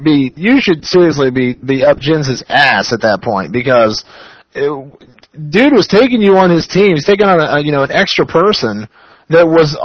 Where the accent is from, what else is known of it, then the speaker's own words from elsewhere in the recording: Hawaii, United States; I'm from Hawaii, and BJ's from Hawaii.